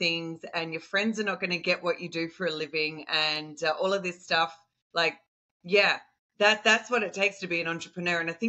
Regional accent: Australia; accent: Aussie; I think after all these years of working in the US, maybe my Aussie accent is not as Aussie as what it used to be.

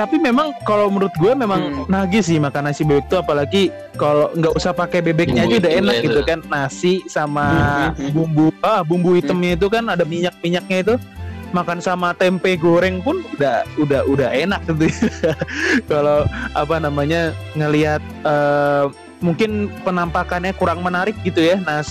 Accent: Java, Indonesia; kita orang Jawa nyebutnya uritan ya

